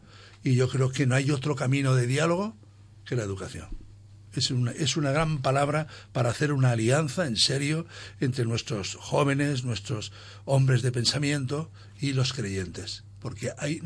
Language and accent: Spanish; Benejúzar, Valencian Community, Spain; Mi pueblo, que es Benejúzar, y otros muchos pueblos del entorno quedaron marcados en sus patronas